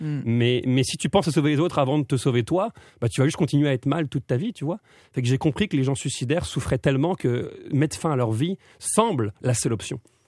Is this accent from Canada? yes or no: no; France; Surtout en humour, être drôle en tant que français, c'est pas la réputation qu'on a.